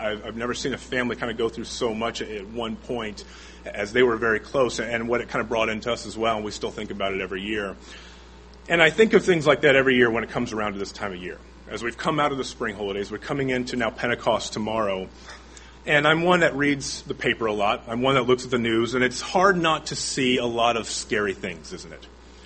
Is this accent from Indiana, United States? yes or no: yes; Indianapolis, Indiana, United States; As Mr. Preston said, I'm from Indianapolis, so I'm therefore not the Texan.